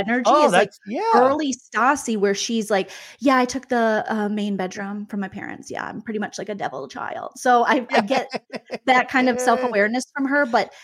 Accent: Minnesota, United States; As a Minnesotan myself, Midwestern gal

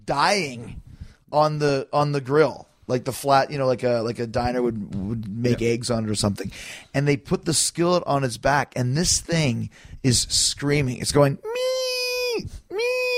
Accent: Canada; When I grew up in Canada

